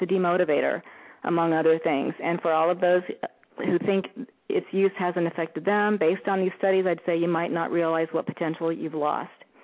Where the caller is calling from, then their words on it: Kodiak, Alaska, United States; I'm calling from Kodiak.